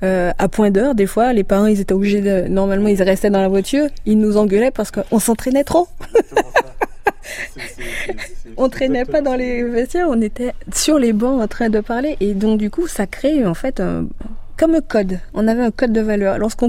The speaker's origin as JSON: {"language": "French", "country": "Guadeloupe", "said": "ce qu'il faut savoir, c'est que chez nous, en Guadeloupe, c'est une île très sportive."}